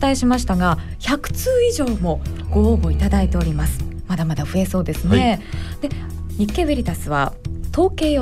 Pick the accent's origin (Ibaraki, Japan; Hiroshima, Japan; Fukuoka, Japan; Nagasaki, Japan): Fukuoka, Japan; Buzen; 私はあの福岡県の豊前市という、はい、